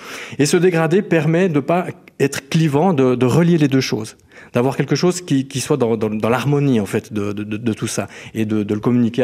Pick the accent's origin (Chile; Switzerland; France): Switzerland; Tavannes, Bern; J'ai grandi ici, hein, moi j'ai grandi à Tavannes.